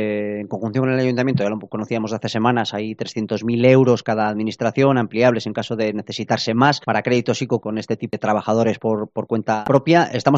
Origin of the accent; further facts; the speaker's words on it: Villaumbrales, Castile and León, Spain; la esperaba por aquí, por mi pueblo, por Villaumbrales.